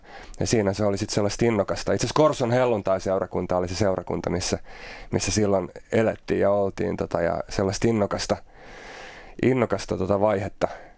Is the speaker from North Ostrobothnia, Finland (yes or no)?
no; Vantaa, Uusimaa, Finland; born there; Vantaalla, Koivukylässä synnyin.